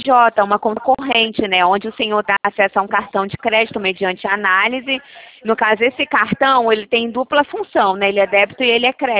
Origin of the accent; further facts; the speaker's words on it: Ceará, Brazil; born there; now in Rio de Janeiro, Brazil; o senhor é da minha terra, hein? Hoje eu moro no Rio de Janeiro, mas quando eu nasci aí, no Ceará.